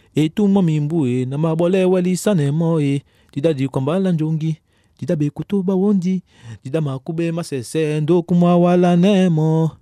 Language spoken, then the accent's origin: French; Cameroon; Chez nous, au Cameroun, on appelle ça du makossa.